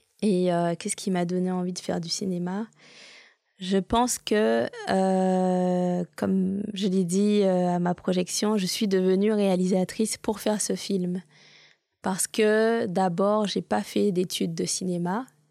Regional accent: Guadeloupe; also born or lived in Paris / Montreal; moi, j'ai grandi en Guadeloupe, j'ai vécu toute ma vie là-bas et je vis encore.

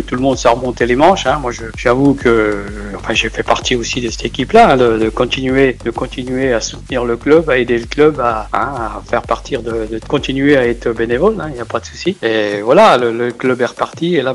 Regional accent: Gueugnon, Bourgogne-Franche-Comté, France; Moi, je suis natif de Guignon, je suis un pur guignonnais, je suis un pur forgeron.

